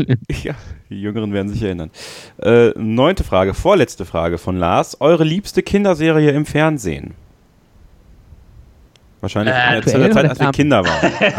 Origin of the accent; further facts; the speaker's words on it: Borken, North Rhine-Westphalia, Germany; mit meinem besten Kumpel in Borken, in meiner Heimatstadt